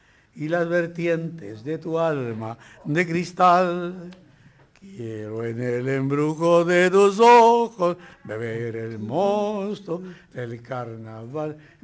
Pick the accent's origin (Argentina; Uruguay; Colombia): Argentina; yo soy argentino